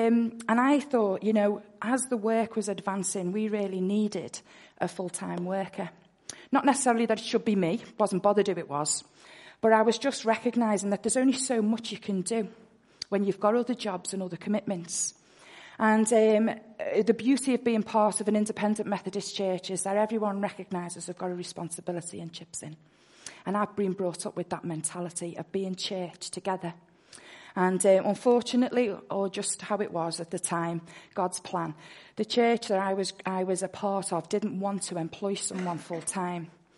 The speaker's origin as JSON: {"language": "English", "town": "Liverpool", "region": "North West England", "country": "United Kingdom", "accent": "Scouse", "said": "I am from Liverpool, which you may pick up from my wonderful accent. I am very blessed to be there, and you are so blessed to have a Scouser amongst you this morning"}